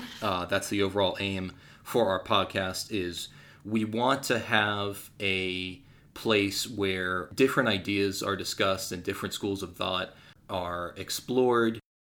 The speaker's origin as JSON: {"language": "English", "town": "Las Vegas", "region": "Nevada", "country": "United States", "tie": "born or raised there", "said": "we've been born and raised here in Las Vegas."}